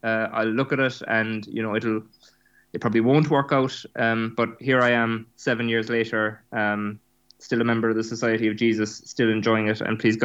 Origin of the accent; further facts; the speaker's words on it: Cork, Munster, Ireland; now in Dublin, Ireland; Originally, I'm from Cork, and I guess I would have grown up in what would have been a fairly traditional Irish family.